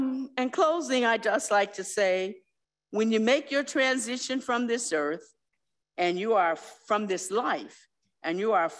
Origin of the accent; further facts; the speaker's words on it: Chicago, Illinois, United States; also born or lived in South Africa; in South Africa, I was always accused of being a gangster because I was from Chicago.